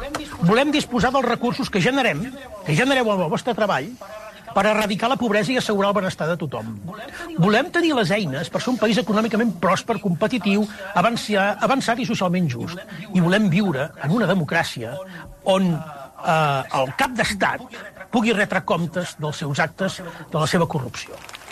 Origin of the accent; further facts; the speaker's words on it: Catalonia, Spain; Senzillament som catalans i volem continuar sent-ho. Volem parlar en català sense demanar permís ni haver de fer militància lingüística.